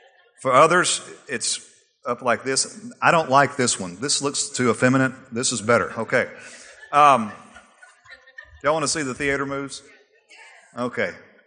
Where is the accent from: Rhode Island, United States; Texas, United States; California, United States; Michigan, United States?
Texas, United States; some of you in here today, because we're from Texas